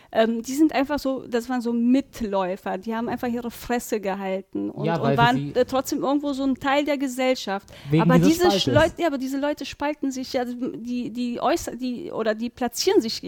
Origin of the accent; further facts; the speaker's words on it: Warburg, North Rhine-Westphalia, Germany; Also, bei uns in Warburg, ne, gab es einen Schlecker damals, als es noch Schlecker gab. Und meine Schwester und ich sind reingegangen.